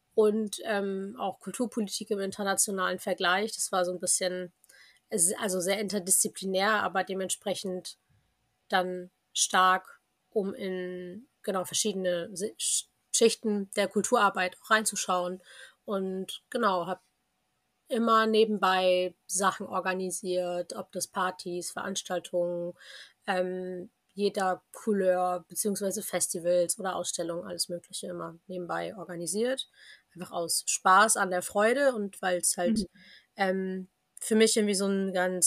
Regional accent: Oldenburg, Lower Saxony, Germany; ich komme aus Oldenburg, bin dort geboren und aufgewachsen

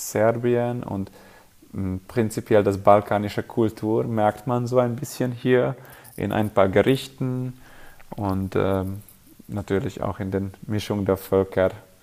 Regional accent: Szekszárd, Tolna, Hungary; Also ich komme aus dem Süden Ungarns. Und meine Stadt und gleichzeitig das Anbaugebiet heißt Sexard.

